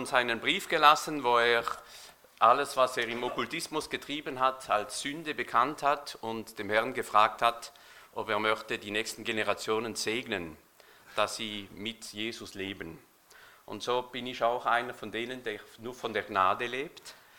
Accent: France; German is a second language; Bin Franzose, kann nichts dafür, gell? Also ist Deutsch eine Fremdsprache für mich

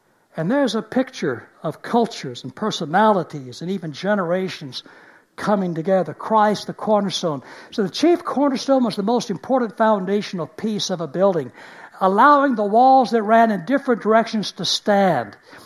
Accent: Dallas, Texas, United States; Now, I'm from Texas. I'm from Dallas, Texas, originally.

